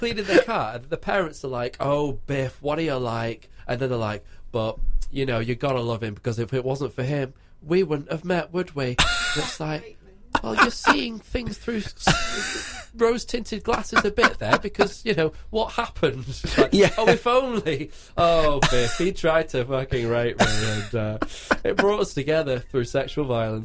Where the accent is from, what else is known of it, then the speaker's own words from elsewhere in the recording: Bolton, North West England, United Kingdom; growing up in Bolton, mate, in 1995, it was a bit of a thing then as well. even though I was 10 years old then.